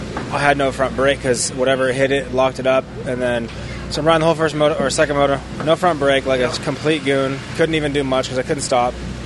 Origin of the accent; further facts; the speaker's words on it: California, United States; I grew up in California on concrete